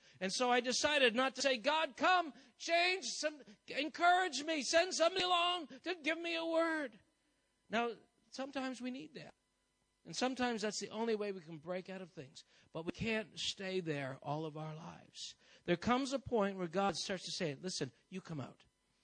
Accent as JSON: {"language": "English", "country": "Canada", "said": "I'm a Canadian. Can't work. Don't have a green visa or anything, or a green card."}